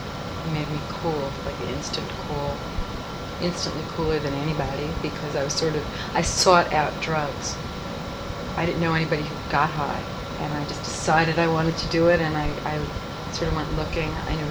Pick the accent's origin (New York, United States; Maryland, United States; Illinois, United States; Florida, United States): New York, United States; New York City; born there; I was born in Manhattan, Mount Sinai Hospital.